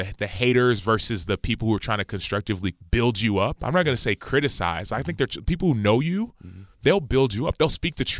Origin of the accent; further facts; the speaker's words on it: Dallas, Texas, United States; born there; my parents were born and raised in Nigeria. I was born in Dallas, Texas.